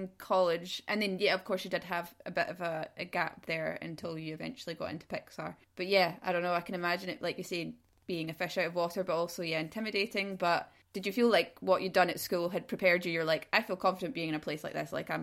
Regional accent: Scotland, United Kingdom; And I'm Scottish as well, so I might have to, if you need me to repeat something.

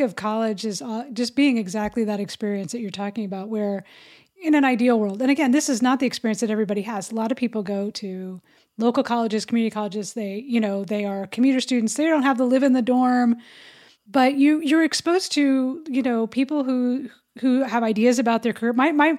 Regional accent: Ohio, United States; accent: Ohio; Saying yeehaw with my Ohio accent probably wouldn't.

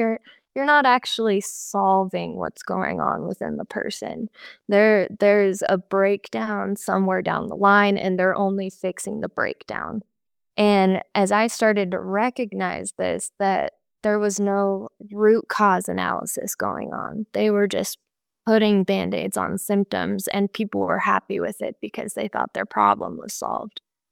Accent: Colorado, United States; I'm just from Colorado and it was not my cup of tea.

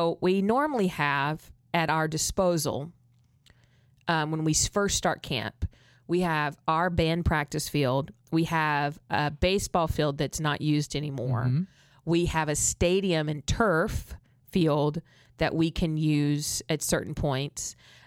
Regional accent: Massachusetts, United States; accent: Boston; Do you want me to talk in my Boston accent?

